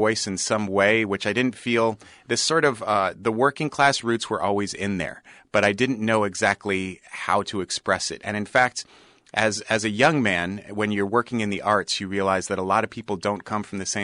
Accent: New York, United States; I made a drama called The Best Thief in the World about growing up in Washington Heights when I was a kid in New York.

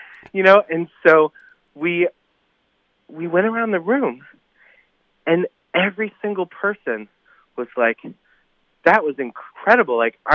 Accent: Chicago, Illinois, United States; Because, you know, I grew up in Chicago, like, with friends on both sides of the tracks

